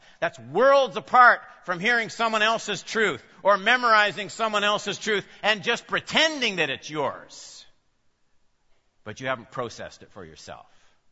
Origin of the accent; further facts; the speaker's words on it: Saskatoon, Saskatchewan, Canada; I grew up out west in Saskatoon, Saskatchewan